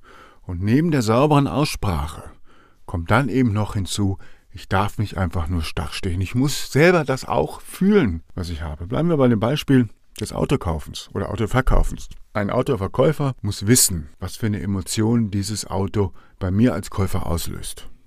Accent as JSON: {"language": "German", "region": "Baden-Württemberg", "country": "Germany", "accent": "Swabian", "said": "wenn ich als Schwabe arbeite und Schwäbisch rede"}